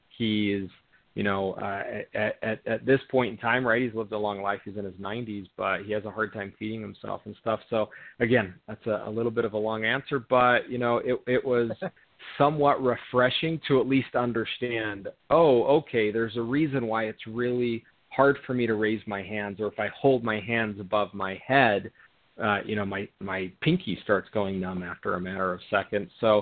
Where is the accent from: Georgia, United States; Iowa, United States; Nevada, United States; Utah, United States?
Utah, United States; also born or lived in South America / Europe; Originally from a ski town in Utah. So I grew up skiing, okay, and then crossed over to the dark side. But yeah, originally from Utah, but have lived in South America and Europe